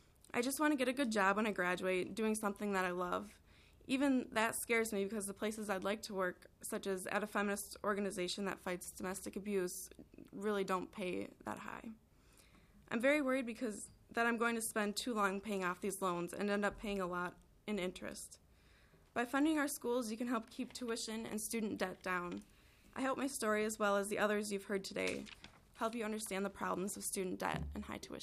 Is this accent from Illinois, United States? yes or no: yes; Illinois, United States; Although I am from Illinois, I get in-state tuition because of an academic scholarship I got through school.